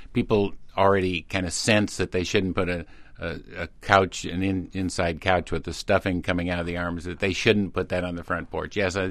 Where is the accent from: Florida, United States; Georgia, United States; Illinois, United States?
Illinois, United States; Normal; I always say I grew up near Normal.